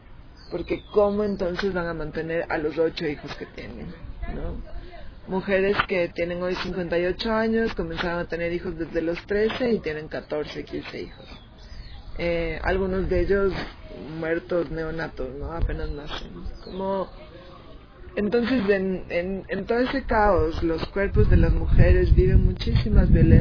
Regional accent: Ecuador; Ecuador es un país precioso, profundamente diverso. En mi país se hablan más de 25 distintos idiomas.

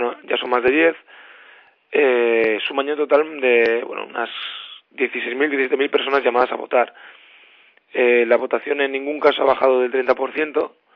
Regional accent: Portugalete, Basque Country, Spain; Yo no soy de Zaldivia, yo soy de Portugalete

